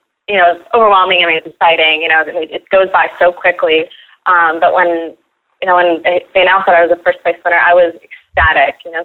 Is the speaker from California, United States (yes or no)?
yes; Los Angeles, California, United States; also born or lived in Tehran, Iran; now in Dallas, United States; I'm originally from Tehran, Iran. That's where I was born. I moved to Los Angeles when I was young and have been in Los Angeles for pretty much all my life. I just recently moved to Dallas.